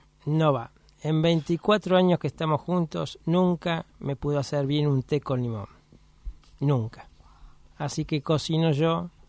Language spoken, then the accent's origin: Spanish; Argentina; Y como he tenido, como muchos argentinos, épocas buenas y épocas malas